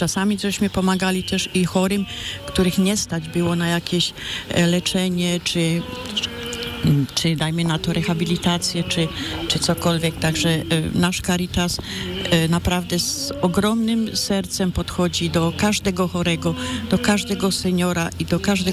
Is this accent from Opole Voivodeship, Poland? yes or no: yes; Ozimek, Opole Voivodeship, Poland; bo pochodzę z gminy Ozimek, z parafii w Delakach.